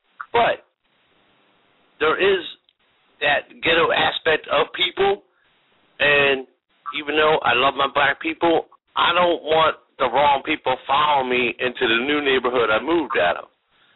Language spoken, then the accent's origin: English; Philadelphia, Pennsylvania, United States; I'm from North Philly, okay? North Philadelphia.